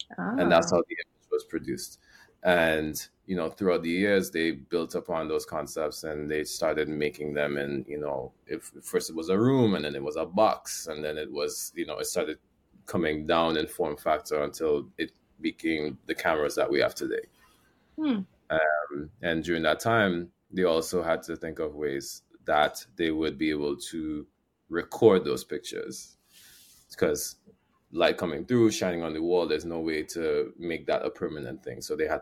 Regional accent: Trinidad & Tobago; I'm from, like Samantha said, I'm from Trinidad and Tobago as well. Probably repping the red, white, and black.

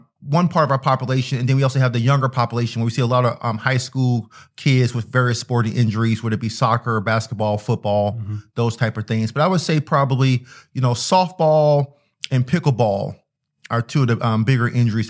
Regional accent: Lakeland, Florida, United States; Well, I'm originally from Florida. Mm-hmm. I grew up in Lakeland, so it's not too far from home.

